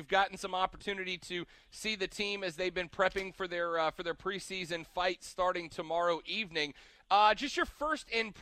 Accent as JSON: {"language": "English", "town": "Pensacola", "region": "Florida", "country": "United States", "said": "I come from Pensacola, where the Pensacola Ice Flyers play."}